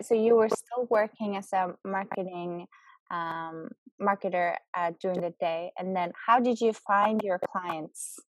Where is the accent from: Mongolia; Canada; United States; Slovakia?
Mongolia; and of course my home country, Mongolia.